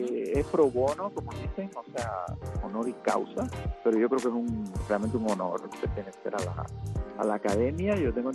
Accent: Cuba

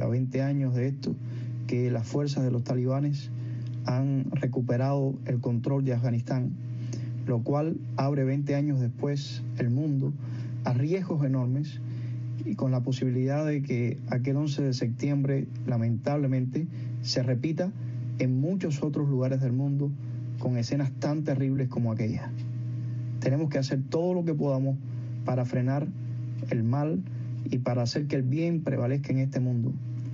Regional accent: Cuba; Como cubanos debemos anhelar y añorar que nuestra patria sea una fuente de bien

